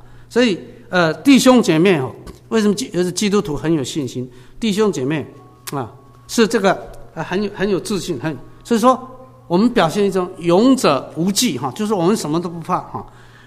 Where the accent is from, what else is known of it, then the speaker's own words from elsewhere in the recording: China; 我中国人喜欢说万妖魔鬼怪还大